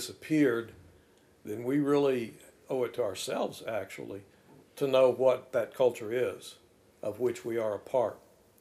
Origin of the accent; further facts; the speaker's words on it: United States; Obviously, I'm an American. I grew up in the United States.